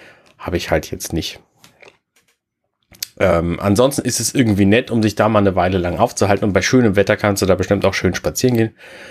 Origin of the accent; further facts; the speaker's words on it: Buxtehude, Lower Saxony, Germany; ich bin ja in Buxtehude auch groß geworden.